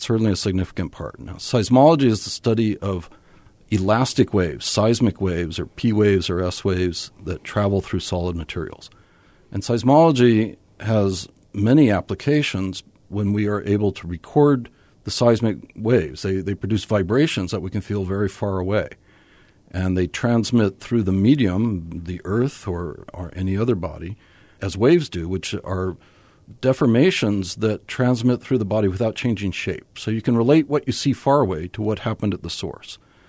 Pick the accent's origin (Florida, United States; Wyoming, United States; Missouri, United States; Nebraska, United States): Wyoming, United States; Casper; born there; also born or lived in Dallas, Texas; I was born in Casper, Wyoming. He was doing mapping for the geology program.